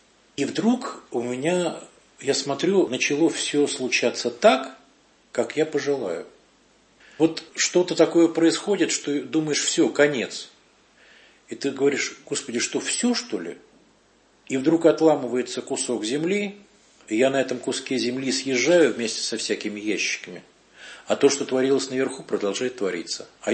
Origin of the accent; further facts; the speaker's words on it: Moscow, Russia; я даже пытался оставаться жить в общежитии, хотя я москвич